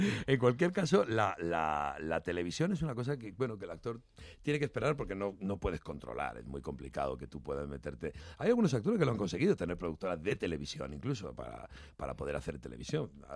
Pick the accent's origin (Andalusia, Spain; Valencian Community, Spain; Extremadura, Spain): Andalusia, Spain; Jaén; moved away as an adult; now in Madrid, Spain; con mi compañía en Jaén, de donde soy originario, y aquí en Madrid 17 años, y precisamente mañana, hace 17 años que aparecí aquí